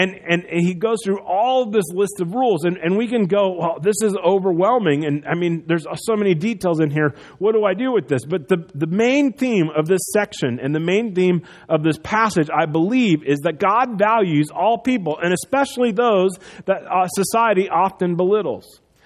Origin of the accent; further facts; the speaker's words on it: United States; And it breaks my heart as an American that that's part of our history.